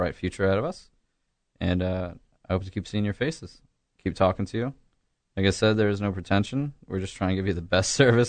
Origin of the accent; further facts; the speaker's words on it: Staunton, Virginia, United States; now in Charlottesville, United States; At first, you know, like, I came from Stanton, and really like downtown Stanton. It's a little too small for me